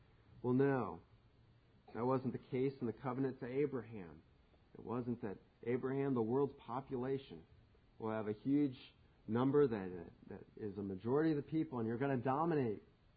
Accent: Ohio, United States; I grew up outside Columbus, Ohio, rooting for Ohio State from the time I was a little boy

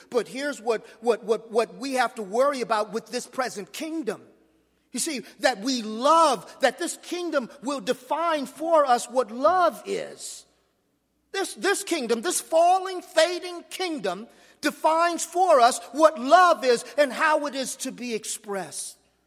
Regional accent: Los Angeles, California, United States; I grew up in Los Angeles, and well, a lot of people who are not from Los Angeles don't really know about the city, but it was South Central.

